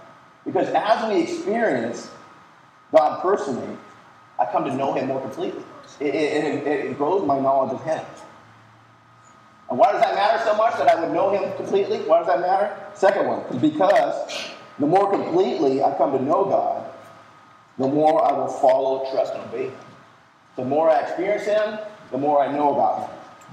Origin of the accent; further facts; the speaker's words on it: Washington, United States; And just like any kid growing up in Washington, there's one thing that every kid wants, and that's to go to the University of Washington.